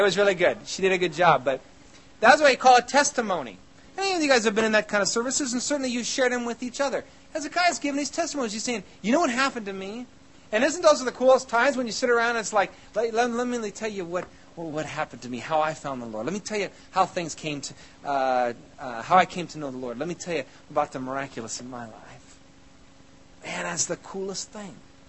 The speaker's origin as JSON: {"language": "English", "region": "Iowa", "country": "United States", "lives_now": "Wisconsin, United States", "said": "I mean, I'm from Iowa, okay? So I realize that's a place to leave."}